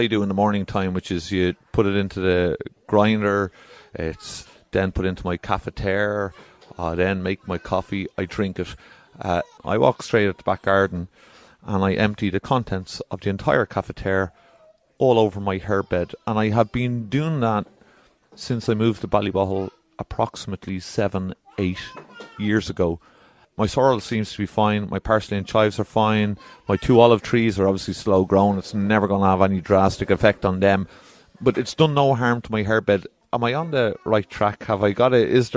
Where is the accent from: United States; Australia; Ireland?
Ireland; because me, being the Irish man that I am